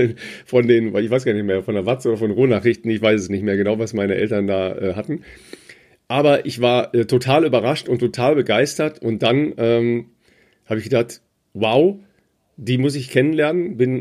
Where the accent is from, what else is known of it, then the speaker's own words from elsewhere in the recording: Dorsten, North Rhine-Westphalia, Germany; das ist die Initiative der Brustkrebslauf in Dorsten. Und ich so, what? Meine Heimat?